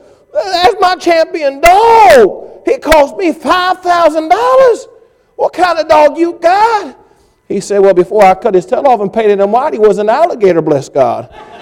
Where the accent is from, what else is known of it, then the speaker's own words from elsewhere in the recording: South Carolina, United States; Now, my wife's from California and I'm from South Carolina.